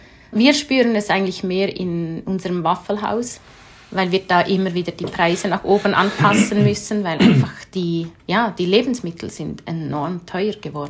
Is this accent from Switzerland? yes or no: yes; Switzerland; Also wenn die fragen ja meistens, wo seid ihr her, wegen unserem Akzent. Und wenn du dann Schweiz sagst, dann sind die hin und weg.